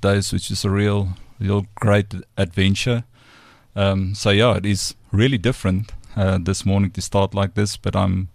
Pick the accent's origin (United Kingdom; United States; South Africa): South Africa; Gauteng; I've grown up actually on the farm, 2 hours away from Pretoria.